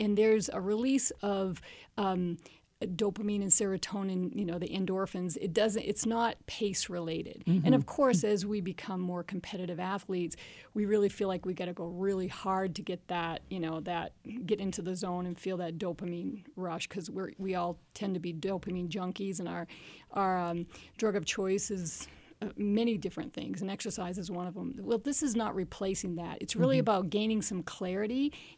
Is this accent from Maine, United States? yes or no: yes; Maine, United States; I'm from Maine.